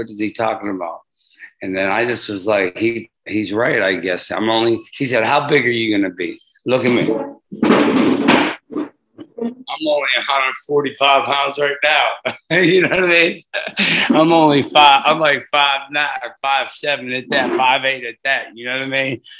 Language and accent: English; Pittsburgh, Pennsylvania, United States; like I was brought up in Pittsburgh in all the bad neighborhoods